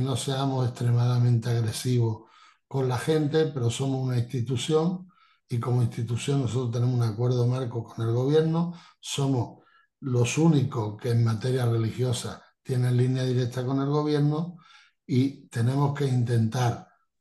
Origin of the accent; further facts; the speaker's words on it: Spain; que somos españoles igual que ellos, que somos personas, que somos empresarios